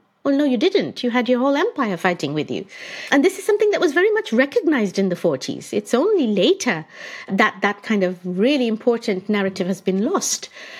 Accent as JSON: {"language": "English", "country": "India", "tie": "born or raised there", "said": "I grew up in India. I studied, I did all my schooling there."}